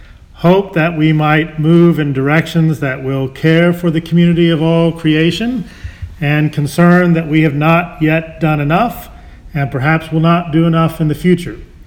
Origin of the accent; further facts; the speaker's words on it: Lawton, Oklahoma, United States; I grew up in Lawton, Oklahoma, not too far from here, and some of my earliest experiences and memories are of hiking in the Wichita Mountain Wildlife Refuge.